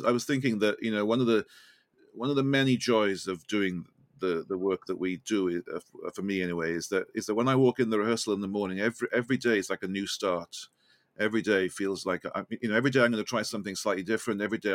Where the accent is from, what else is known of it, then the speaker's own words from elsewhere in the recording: Wales, United Kingdom; I'm Welsh.